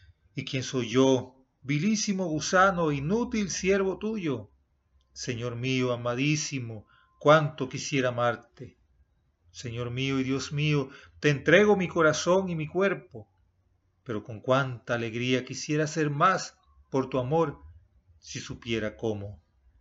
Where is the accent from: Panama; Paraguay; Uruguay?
Panama; Colón; born there; Nací en Colón, una de las 10 provincias de Panamá, una ciudad costera llena de historia, de la cual han surgido grandes pensadores y escritores. Siempre me he sentido colonense.